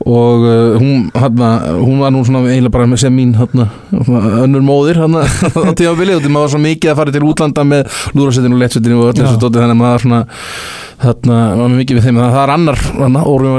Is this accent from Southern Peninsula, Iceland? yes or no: yes; Keflavík, Southern Peninsula, Iceland; Ég er úr Keflavík, já Jú